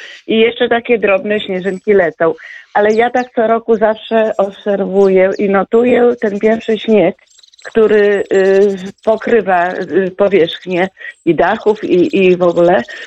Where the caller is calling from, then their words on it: Michów, Lublin Voivodeship, Poland; Ja śmiem donieść, że u nas w Michowie też jest biało, ale białe są ulice.